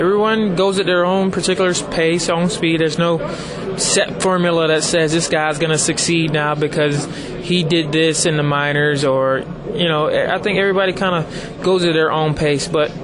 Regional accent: Prince George, Virginia, United States; also born or lived in Richmond; I was born in Richmond, Virginia. There half my life, and the other half in Prince George, Virginia, where I went to high school.

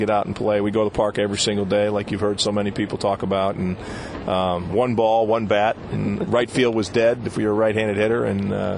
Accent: Syracuse, New York, United States; Yeah, I grew up in Syracuse, New York. So baseball was very a short season.

